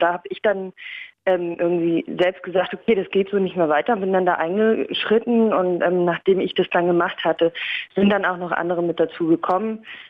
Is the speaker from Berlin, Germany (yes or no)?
yes; Berlin, Germany; Ich komme aus Charlottenburg.